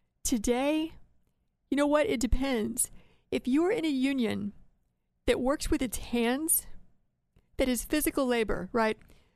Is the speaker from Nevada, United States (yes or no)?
no; Ohio, United States; particularly in my home state of Ohio